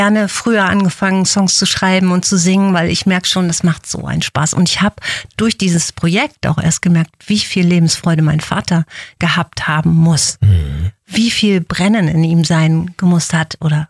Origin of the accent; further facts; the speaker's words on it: Hanover, Lower Saxony, Germany; born there; Hannover.